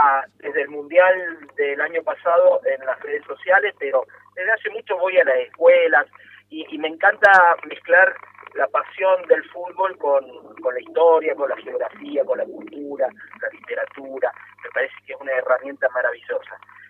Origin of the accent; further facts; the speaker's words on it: Mendoza, Argentina; now in Córdoba, Argentina; Yo soy mendocino, vivo en Córdoba y los conozco muy bien.